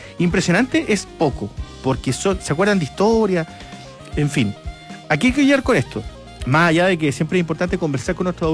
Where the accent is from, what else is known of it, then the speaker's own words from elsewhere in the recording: Chile; bueno, somos chilenos, ¿qué vamos a hacer?